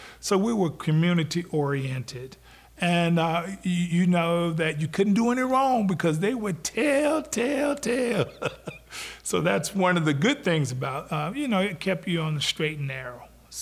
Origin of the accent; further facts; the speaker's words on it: Cocoa, Florida, United States; Born and reared right here in Cocoa, Florida, I'm happy to say. I recall dirt roads. I recall kerosene heaters, citrus.